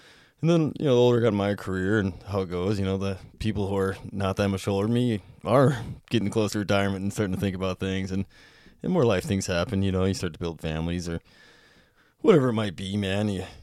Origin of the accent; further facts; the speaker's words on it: Whitehall, Montana, United States; So I got to jump my hometown.